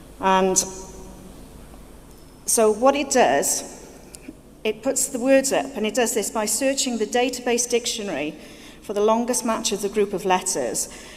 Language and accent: English; Wales, United Kingdom; and I'm from Wales.